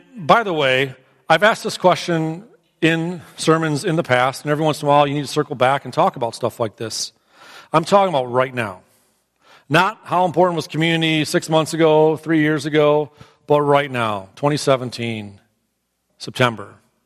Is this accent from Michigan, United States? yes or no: yes; Clinton Township, Michigan, United States; I mentioned before that I was born and raised Catholic over in Clinton Township.